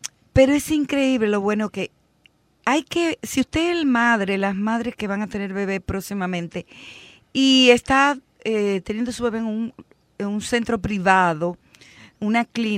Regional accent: Chile; moved away as an adult; Antiguamente, en un programa que yo trabajé cuando recién llegué de Chile, se estaba prohibiendo

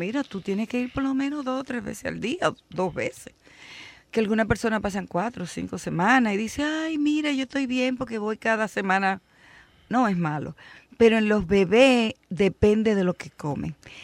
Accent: Chile; moved away as an adult; Antiguamente, en un programa que yo trabajé cuando recién llegué de Chile, se estaba prohibiendo

